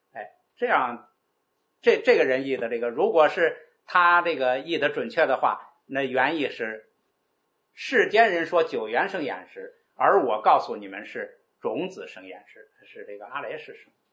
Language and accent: Chinese; China; 你看我们中国人就不理解这空是什么。